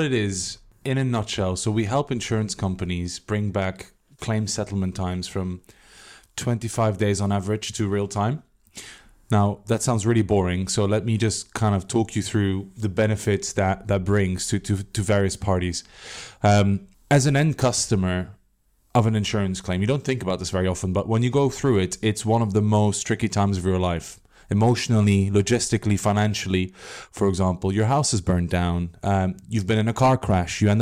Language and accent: English; Belgium; The real real reason is I'm from Belgium, and we found it very hard to find a name.